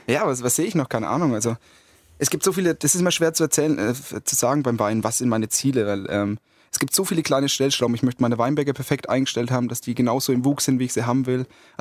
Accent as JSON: {"language": "German", "region": "Bavaria", "country": "Germany", "said": "Also als Franke bin ich natürlich ein absoluter Silvaner. Liebhaber."}